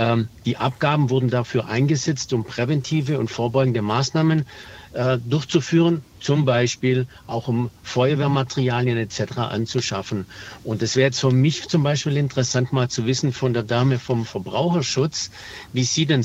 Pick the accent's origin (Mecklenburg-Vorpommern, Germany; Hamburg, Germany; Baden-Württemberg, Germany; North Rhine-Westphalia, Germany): Baden-Württemberg, Germany; Also wie man vielleicht auch hört, ich komme aus Baden-Württemberg.